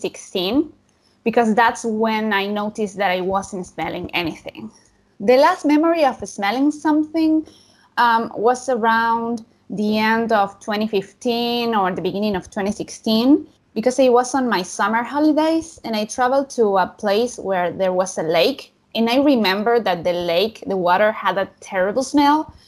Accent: Argentina; I'm 25 years old and I'm from Argentina. I was born in a city that is right in the middle of the country and I have lived here my whole life.

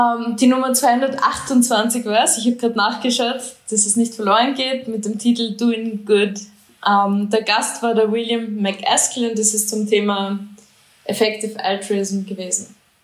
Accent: Austria; now in Zug, Switzerland; Ich bin ursprünglich aus Österreich, wie ich schwer verheimlichen kann. Ich bin seit 7 Jahren in der Schweiz, lebe derzeit in Zug

